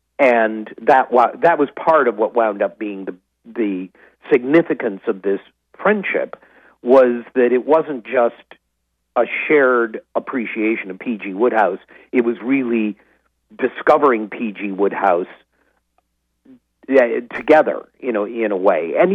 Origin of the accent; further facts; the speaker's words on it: Detroit, Michigan, United States; Again, as an American from Detroit, it's not a name I was familiar with. And when I went back to the States in the late 60s